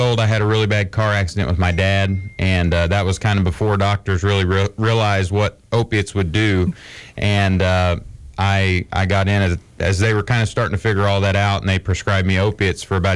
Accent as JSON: {"language": "English", "region": "Missouri", "country": "United States", "tie": "born or raised there", "lives_now": "Sidell, United States", "said": "Well, I grew up actually in Missouri, and I moved to Lifeline. I moved to Urbana"}